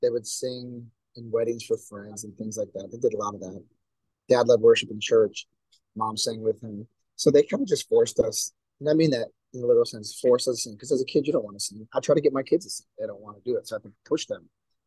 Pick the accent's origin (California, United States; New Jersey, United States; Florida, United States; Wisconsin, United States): Wisconsin, United States; Milwaukee; Born and raised. Yep.